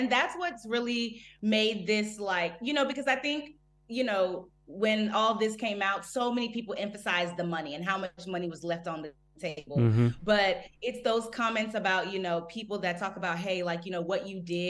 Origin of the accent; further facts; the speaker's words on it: Nigeria; I'm Nigerian, so I mean, that's how I communicate with all of my family is through